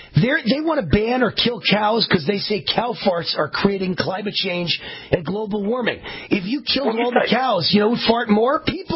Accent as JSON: {"language": "English", "region": "New York", "country": "United States", "said": "You guys are, and I'm one of you guys. I'm a New Yorker."}